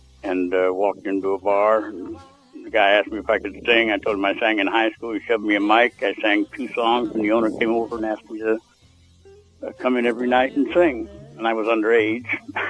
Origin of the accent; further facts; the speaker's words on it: Arizona, United States; also born or lived in Illinois; now in Los Angeles, United States; I grew up in Illinois, first part of my life. Then we moved to Arizona, and I went to school there, pretty much high school.